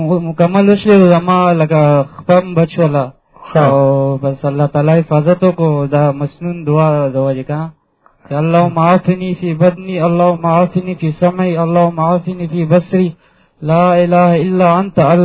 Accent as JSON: {"language": "Urdu", "town": "Peshawar", "region": "Khyber Pakhtunkhwa", "country": "Pakistan", "said": "میں پشاور سے تعلق ہے،"}